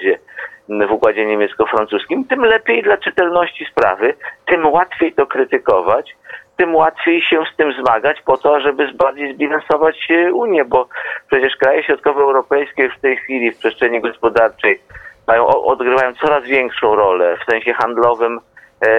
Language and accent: Polish; Lipinki, Lesser Poland, Poland; w związku z czym to moje rodzinne strony i niezwykle się z tego cieszę. Lipinki nie są daleko od Komborni.